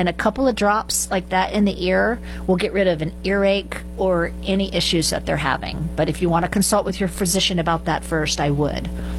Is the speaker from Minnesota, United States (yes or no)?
no; Florida, United States; But growing up in Florida, we had a lot of seaweed, which is called Elodea, in our lakes.